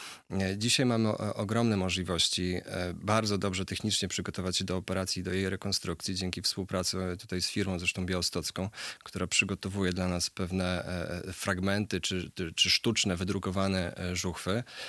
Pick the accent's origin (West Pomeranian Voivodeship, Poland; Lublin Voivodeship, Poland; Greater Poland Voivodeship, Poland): West Pomeranian Voivodeship, Poland; Koszalin; Ja urodziłem się i wychowałem w Koszalinie, natomiast mam ogromną rodzinę w Białymstoku i na Podlasiu. Mój dziadek urodził się na Podlasiu, moi dziadkowie tu cały czas mieszkają.